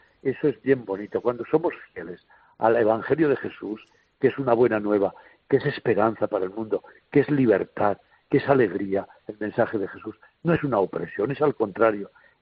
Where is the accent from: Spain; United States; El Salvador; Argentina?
Spain; escuchar a los de que somos de España